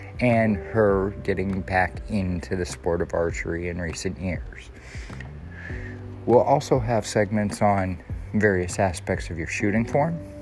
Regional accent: Erie, Pennsylvania, United States; the Gears and Grub Festival that will be happening in downtown Erie, my hometown, this weekend.

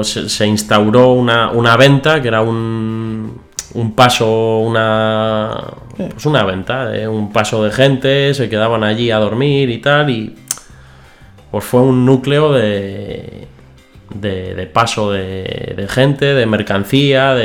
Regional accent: Tariego de Cerrato, Castile and León, Spain; vengo de Palencia, vengo de un pueblito pequeño que se llama Tariego de Cerrato.

